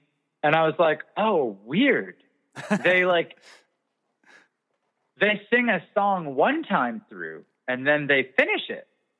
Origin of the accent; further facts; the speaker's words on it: Canada; I'm also Canadian. So there's a cultural element to all of that.